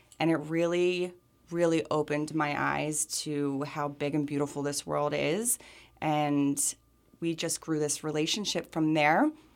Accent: United States; So I grew up in the United States as a typical American teenager, just completely self-absorbed with boys and drama and gossip and all that stuff.

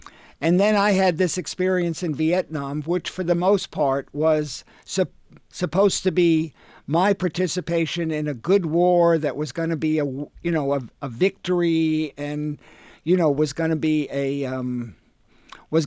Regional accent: Long Island, New York, United States; moved away as an adult; also born or lived in San Francisco; now in Los Angeles, United States; Well, I grew up on Long Island and, you know, then lived in New York City for 35 years. That's during my New York City theater years. And then I moved to San Francisco 10 years ago to be close to my youngest child.

